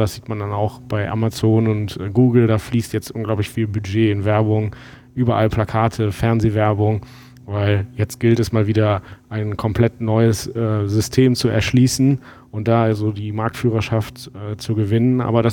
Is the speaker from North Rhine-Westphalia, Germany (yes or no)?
yes; Düren, North Rhine-Westphalia, Germany; Ich bin ursprünglich eigentlich aus der Mitte zwischen Köln und Aachen, Düren, hab dann in Stuttgart studiert